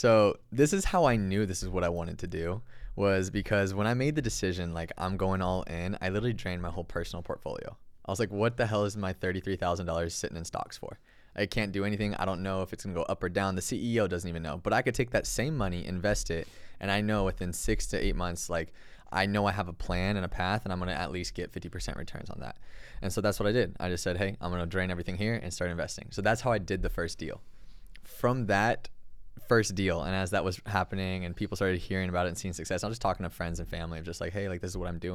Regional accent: California, United States; now in Los Angeles, United States; we're born and raised in NorCal and live in LA.

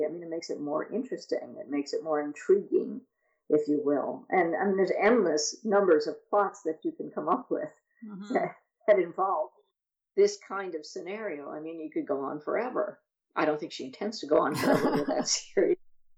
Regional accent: New York, United States; And I grew up just outside New York City. So this is my home.

